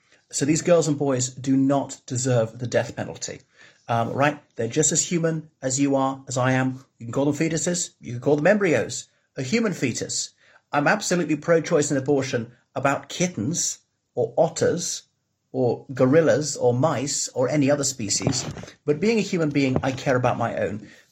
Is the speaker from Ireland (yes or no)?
yes; Ireland; from Ireland.